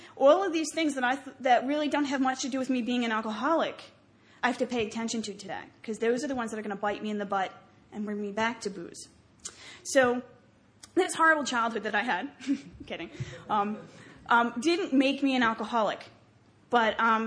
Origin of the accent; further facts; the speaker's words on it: New Jersey, United States; First of all, I'm from New Jersey. And if anybody knows anything about New Jersey, what you see in the movies and the TV is true. We talk funny.